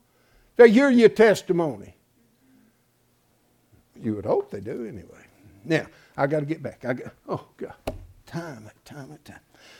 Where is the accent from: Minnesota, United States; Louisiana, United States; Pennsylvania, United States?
Pennsylvania, United States; Irwin; also born or lived in Hampton; I grew up over here in Irwin, and I flunked the second grade till I got to Hampton